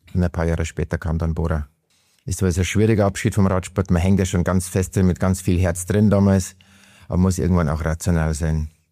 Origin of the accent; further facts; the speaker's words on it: Rosenheim, Bavaria, Germany; born there; Ich bin ja eigentlich Rosenheimer, also gebürtig Rosenheimer